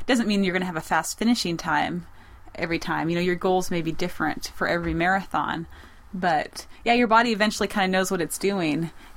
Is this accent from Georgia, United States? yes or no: no; Lewistown, Montana, United States; now in Missouri, United States; I'm like, well, I live in Missouri, but I'm from Montana. Maybe I have too much Montana pride.